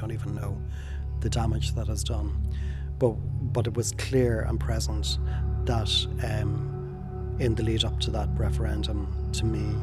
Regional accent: Sligo, Connacht, Ireland; it's the country, I'm from Sligo

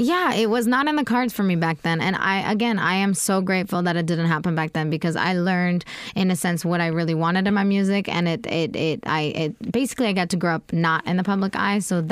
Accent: Virginia, United States; I mean, I grew up in Virginia, and I did not have an easy time in school.

